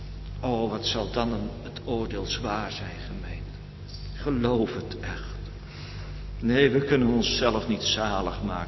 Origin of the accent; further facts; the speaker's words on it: North Holland, Netherlands; Ik ben er ook niet mee opgevoed, ik kom uit de buurt van Amsterdam en daar vertelden mijn ouders dat niet en we gingen niet naar de kerk.